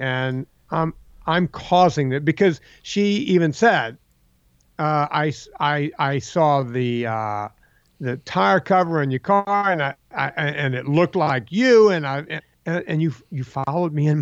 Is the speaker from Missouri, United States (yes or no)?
no; Louisiana, United States; I'm from Louisiana on the bayou, and we have barns.